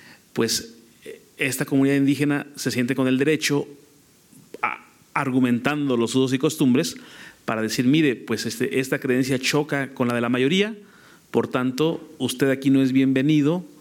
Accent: Mexico; de México, y mi pregunta es para el congresista

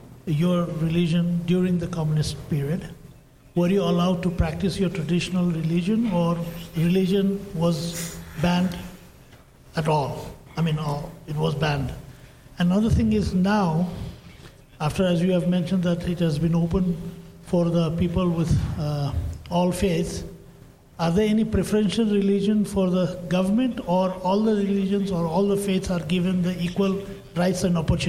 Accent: Nepal; from Nepal.

